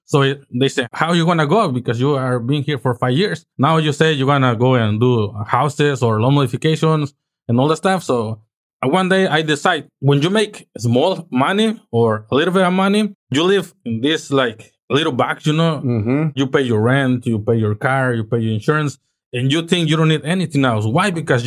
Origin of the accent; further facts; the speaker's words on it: Mexico; English is a second language; now in United States; So I'm from Mexico, 3 hours from Mexico City. So I've been here for like 23 years.